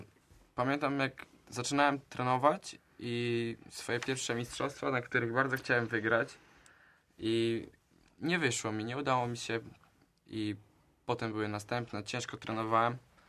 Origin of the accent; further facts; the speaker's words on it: Kołobrzeg, West Pomeranian Voivodeship, Poland; Nie, jestem z Kołobrzegu.